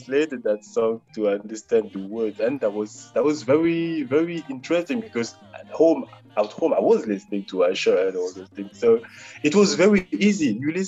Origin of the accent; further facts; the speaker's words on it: Kinshasa, DR Congo; first language Lingala; English is a second language; now in Brussels, Belgium; Lingala was my language. I'm someone from Kinshasa, Monakin.